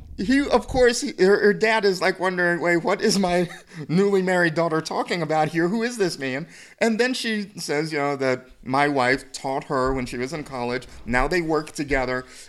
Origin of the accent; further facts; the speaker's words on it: the South, United States; I'm from the South. I don't know.